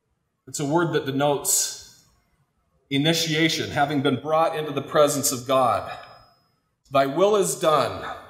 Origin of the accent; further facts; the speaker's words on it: Orem, Utah, United States; I remembered that I grew up in Orem … were fruit farmers.